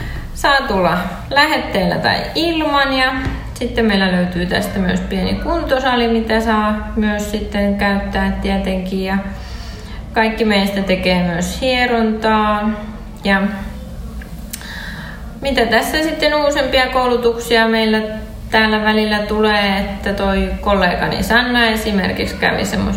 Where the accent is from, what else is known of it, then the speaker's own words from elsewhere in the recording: Ylöjärvi, Pirkanmaa, Finland; moved away as an adult; also born or lived in Savonlinna / Lahti; now in Fuengirola, Spain; asustellut Tampereella ja Turussa ja Ahvenanmaalla ja Savonlinnassa ja Lahdessa. Että aika paljon on tullut kyllä kierrettyä, mutta sieltä Ylöjärveltä olen niin kuin kotoisin.